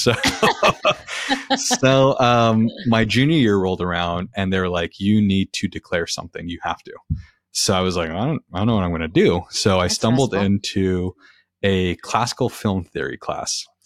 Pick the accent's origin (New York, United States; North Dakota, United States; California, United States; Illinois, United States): California, United States; West Covina; also born or lived in Michigan; And, you know, I'm from West Covina, which is 30, 45 minutes from.